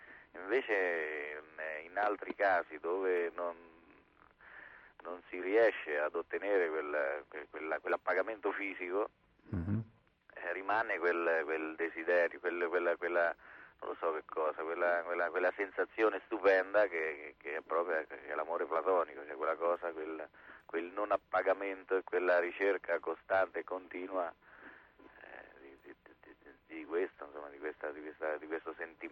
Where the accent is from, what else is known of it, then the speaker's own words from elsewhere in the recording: Assisi, Umbria, Italy; io sono di Assisi e sono molto vicino al francescanesimo